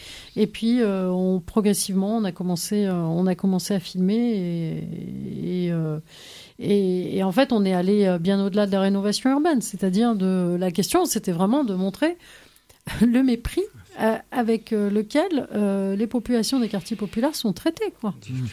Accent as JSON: {"language": "French", "town": "Paris", "region": "Île-de-France", "country": "France", "moved": "yes", "lives_now": "Marseille, France", "said": "Et moi, je suis arrivée de Paris à Marseille. Ma famille n'est pas là."}